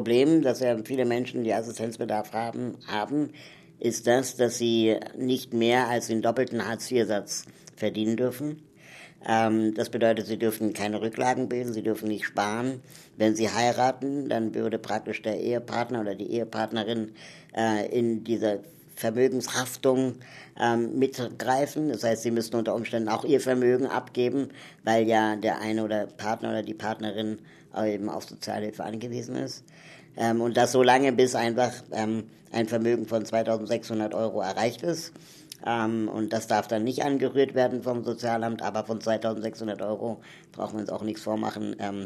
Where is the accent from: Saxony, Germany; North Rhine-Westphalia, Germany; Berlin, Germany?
Berlin, Germany; ich komme aus Berlin, bin 33 Jahre alt